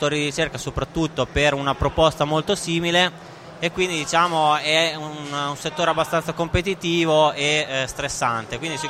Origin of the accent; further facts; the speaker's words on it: Rimini, Emilia-Romagna, Italy; e sono un SEO di Rimini, svolgo questa attività dal 2005